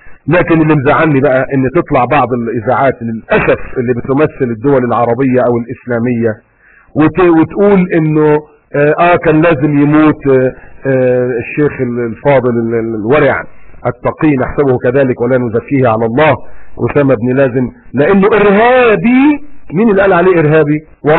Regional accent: Egypt; زي كلاب امن الدوله عندنا في مصر

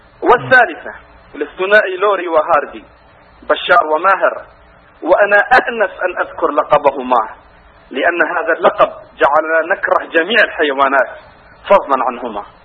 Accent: Daraa, Daraa Governorate, Syria; moved away; أنا بداية أنا من درعا لكن لست الآن في درعا

